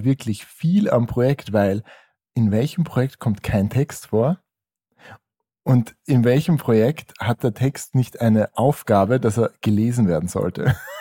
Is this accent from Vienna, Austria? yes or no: yes; Vienna, Austria; ich bin aus dem Süden Wiens, falls man das an meiner sehr netten, charmanten Akzentfärbung hört hier.